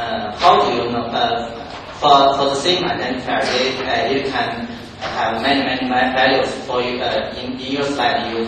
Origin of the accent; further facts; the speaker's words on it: India; I'm from India